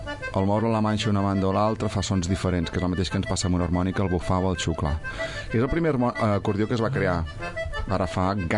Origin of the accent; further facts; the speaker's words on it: Sabadell, Catalonia, Spain; com a bon sabadellenc, tinc la meva colla.